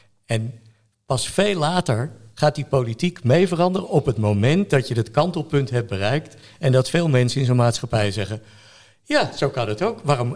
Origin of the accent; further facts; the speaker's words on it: Amsterdam, North Holland, Netherlands; Nee, ik ben een geboren Amsterdammer.